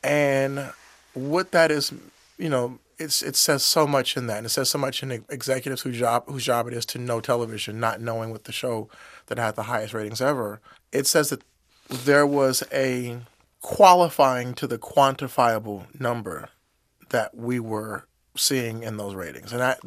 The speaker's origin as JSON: {"language": "English", "town": "Inglewood", "region": "California", "country": "United States", "said": "She's biracial. I'm from Inglewood. The character's from Compton."}